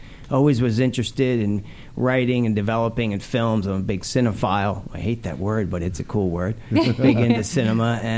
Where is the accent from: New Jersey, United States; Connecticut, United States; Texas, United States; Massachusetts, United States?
New Jersey, United States; Trenton; also born or lived in New York; Trenton, New Jersey. Give a shout out to all my peeps from... Jersey.